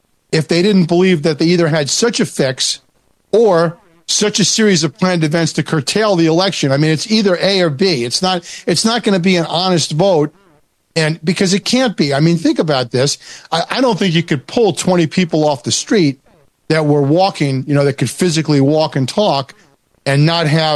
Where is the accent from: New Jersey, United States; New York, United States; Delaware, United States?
New York, United States; into New York, because we're from Long Island, you know, touring the various UN buildings.